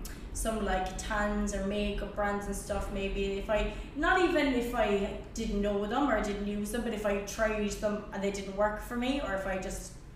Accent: Ireland; I'm from Ireland, I'm over here doing like some shots and stuff for work.

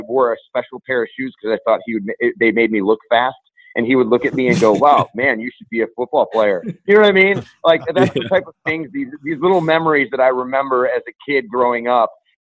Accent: Parma, Ohio, United States; because I'm a kid from Parma, Ohio. I went to Normandy High School, and, my heart is always in Cleveland.

